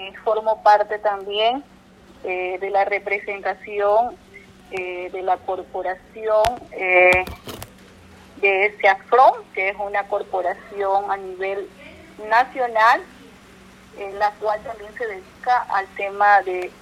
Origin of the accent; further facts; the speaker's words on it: Valencia, Los Ríos, Ecuador; born there; now in Quevedo, Ecuador; soy mujer rural con esta identidad mantuvia que siempre la llevo con mucho orgullo. Nací en el Cantón Valencia, riocense de corazón. Actualmente vivo en la parroquia La Esperanza, perteneciente al Cantón Quevedo, que es una parroquia rural